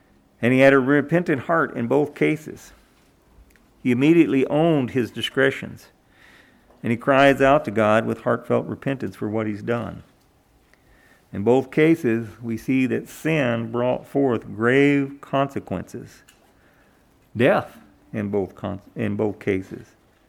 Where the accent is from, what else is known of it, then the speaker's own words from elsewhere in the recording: Arkansas, United States; when I was a kid growing up in Arkansas, my best friend had a motorcycle.